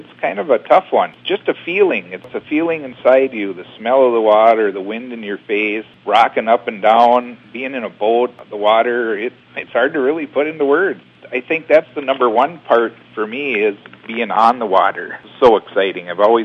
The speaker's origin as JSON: {"language": "English", "town": "Princeton", "region": "Minnesota", "country": "United States", "tie": "born or raised there", "said": "I grew up in Princeton, Minnesota. You know, that's back when you could just take off and ride your bikes wherever, you know."}